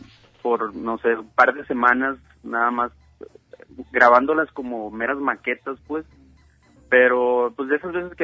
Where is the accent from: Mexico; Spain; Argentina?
Mexico; Mazatlán, Sinaloa; un amigo mío que también es de Mazatlán, yo soy de Mazatlán